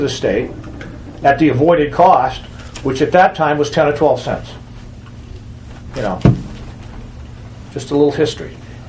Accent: Maine, United States; now in Rye, United States; I was born in Maine, grew up in Maine, went to school in Maine, went to Maine Maritime Academy, went to the University of Maine.

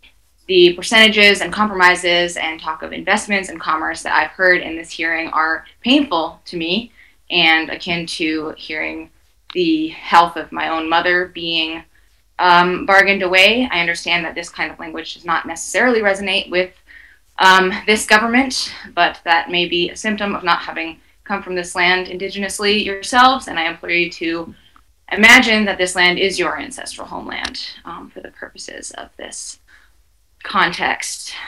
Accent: Farmington, Maine, United States; I'm a member of the Wabanaki community, enrolled in Odinak Abenaki Nation, and I'm from Farmington, Maine.

